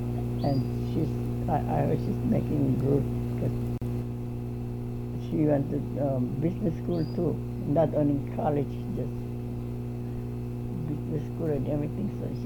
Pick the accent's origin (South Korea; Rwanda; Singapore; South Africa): South Korea; English is a second language; now in United States; If anybody asks me, what nationality are you? I'm a Korean.